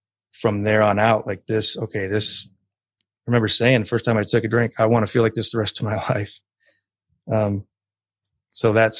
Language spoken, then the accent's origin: English; Detroit, Michigan, United States; So, yeah, I grew up in Detroit, which is just a nasty city. I mean, that's where we were from